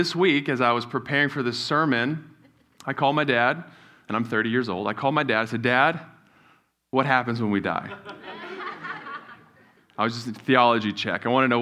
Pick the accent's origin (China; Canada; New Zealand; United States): New Zealand; And so growing up in New Zealand, I was there from ages 8 to 18, and in New Zealand, it's always voted one of the happiest places to live every year.